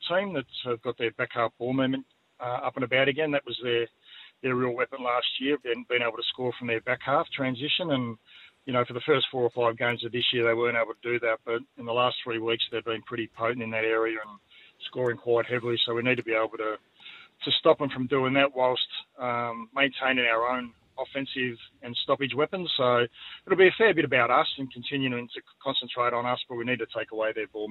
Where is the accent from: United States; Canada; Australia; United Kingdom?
Australia; Melbourne, Victoria; I'm from Melbourne